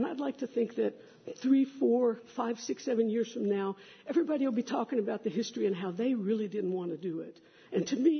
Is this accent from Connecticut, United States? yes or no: no; Texas, United States; You know, I'm from Texas